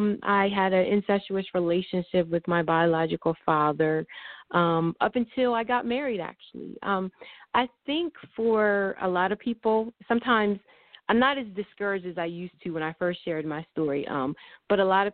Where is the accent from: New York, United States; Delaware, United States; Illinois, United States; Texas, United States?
Delaware, United States; I am living in Delaware. I was born and raised in Delaware. I'm pretty much a country girl.